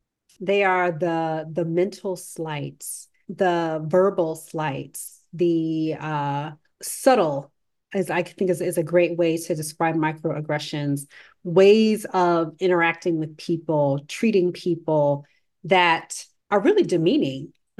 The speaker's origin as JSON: {"language": "English", "region": "Florida", "country": "United States", "said": "I'm from Florida."}